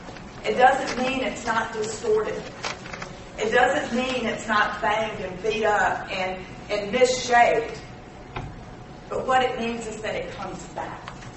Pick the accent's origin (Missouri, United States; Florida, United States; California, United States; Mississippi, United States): Mississippi, United States; We're from Mississippi. Katrina hit us 10 years ago. Hit us hard. We were the epicenter.